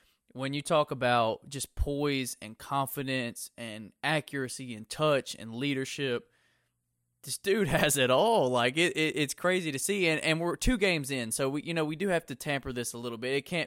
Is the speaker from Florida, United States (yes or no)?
no; Mississippi, United States; Hey, I'm from Mississippi too, so.